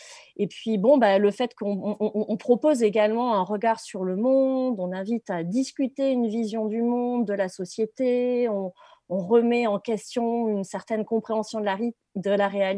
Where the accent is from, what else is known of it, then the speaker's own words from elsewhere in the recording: Nouvelle-Aquitaine, France; Je viens de la Dordogne, et là-bas on a une grotte donc qui est mondialement connue, la grotte de Lascaux